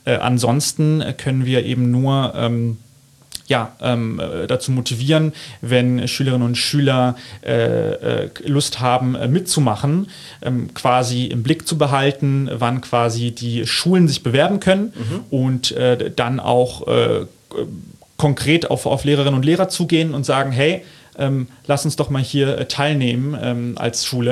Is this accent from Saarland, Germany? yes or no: yes; Saarbrücken, Saarland, Germany; Aber trotzdem, das Saarland ist für mich meine Heimat, Saarbrücken spezifisch.